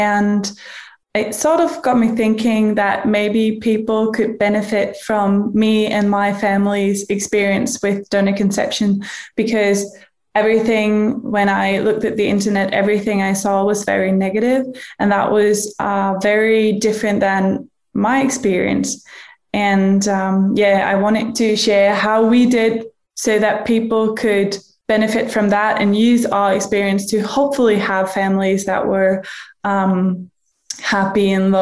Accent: Denmark; English is a second language; I am 25 and from Denmark.

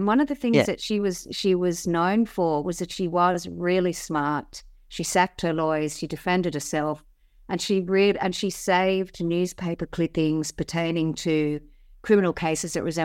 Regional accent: Sydney, New South Wales, Australia; I grew up in Sydney, and so I have memories of those places. I came into the inner city when I was 17

